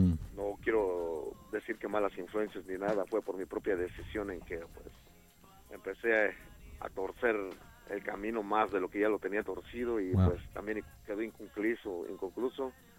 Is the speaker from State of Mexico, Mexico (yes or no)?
yes; Nezahualcóyotl, State of Mexico, Mexico; now in United States; Yo vengo del Distrito Federal, me crié en Ciudad Neza, y ahí viví mi niñez y juventud, y hasta que vine acá a los Estados Unidos.